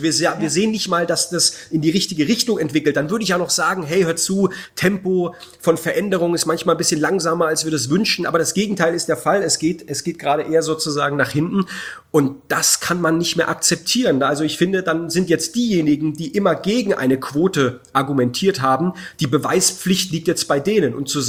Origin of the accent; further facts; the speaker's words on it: Baden-Württemberg, Germany; ich komme aus Baden-Württemberg